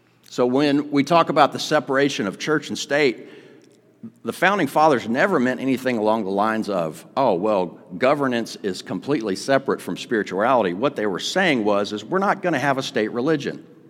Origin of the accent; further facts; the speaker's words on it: United States; This is like foreign to me. I'm an American, you know, like, but this is wild.